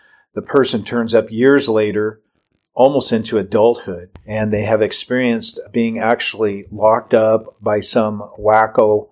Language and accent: English; Seattle, Washington, United States; It's actually an excerpt from a radio show I had been on in Seattle, Washington, my hometown